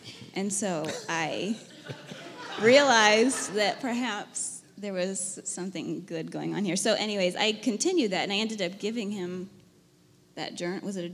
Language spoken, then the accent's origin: English; New Concord, Ohio, United States; but I just didn't feel totally at home like I did growing up in New Concord, Ohio.